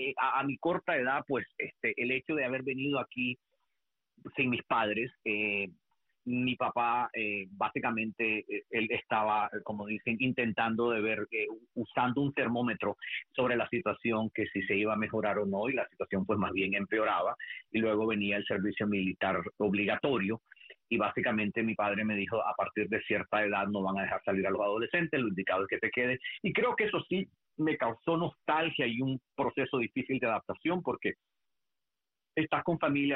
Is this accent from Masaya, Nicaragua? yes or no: yes; Masaya, Nicaragua; born there; Mira, yo nací en Masaya, en Nicaragua. Masaya es una ciudad, eso es la como se le conoce, que está localizada a 28 kilómetros de la capital nicaragüense, que es Managua.